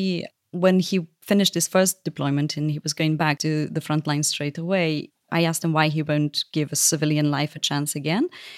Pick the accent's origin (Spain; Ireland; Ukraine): Ukraine; Lviv, Lviv Oblast; And I went to my hometown, Lviv, and I went to Kyiv as well.